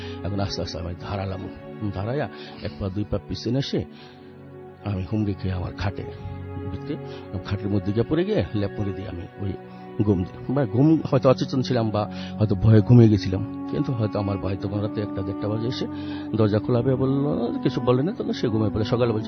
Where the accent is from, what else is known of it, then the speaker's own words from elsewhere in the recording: Narayanganj, Dhaka Division, Bangladesh; আমি নারায়ণগঞ্জ সারারপাড় থেকে এসেছি